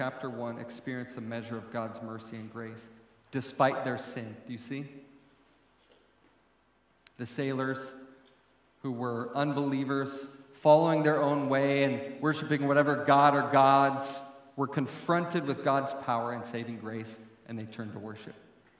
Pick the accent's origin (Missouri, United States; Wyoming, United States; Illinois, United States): Wyoming, United States; Because I actually never wanted to go back to Wyoming, especially my hometown.